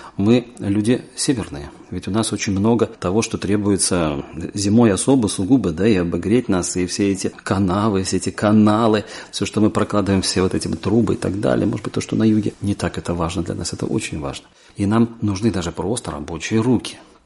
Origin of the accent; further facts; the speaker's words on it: Belarus; Мы приехали из Белоруссии, у нас была целая группа.